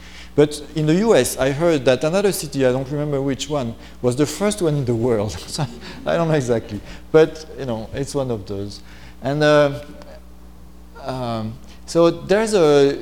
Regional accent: Dijon, Bourgogne-Franche-Comté, France; in the city where I grew up in Dijon, there are maybe six or seven churches.

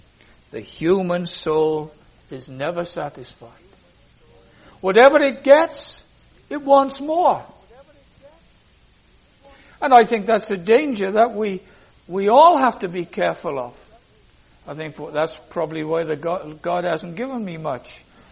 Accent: Cardiff, Wales, United Kingdom; And I can go back to Cardiff in my hometown

